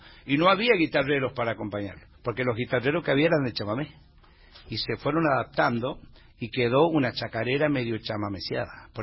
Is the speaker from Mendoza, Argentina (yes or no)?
no; Fortín Lavalle, Chaco, Argentina; Fortín Lavalle, provincia del Chaco.